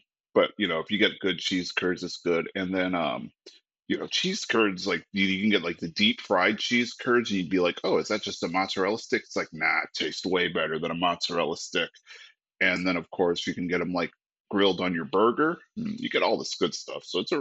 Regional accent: San Antonio, Texas, United States; I grew up in San Antonio, and like half of all the stations in San Antonio are Tejano music.

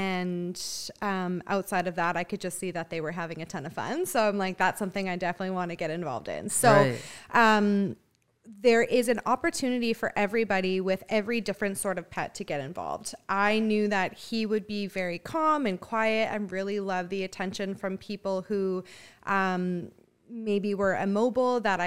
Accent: Fort McMurray, Alberta, Canada; I am from Fort McMurray.

